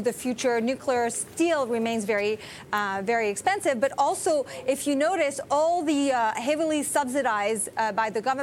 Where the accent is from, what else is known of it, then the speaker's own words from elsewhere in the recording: France; English is a second language; I'm from France, and like 75% of our power comes from the nuclear.